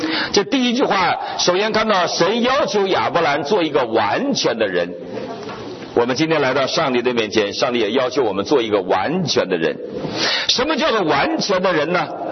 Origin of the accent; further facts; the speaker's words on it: China; 那么他给撒来做，我们中国人叫丫鬟啊